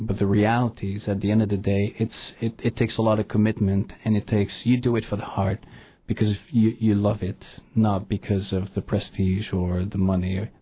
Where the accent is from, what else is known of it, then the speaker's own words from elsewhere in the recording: Montreal, Quebec, Canada; moved away as an adult; now in New York, United States; I grew up in Montreal. And then when I was 21, I moved to New York.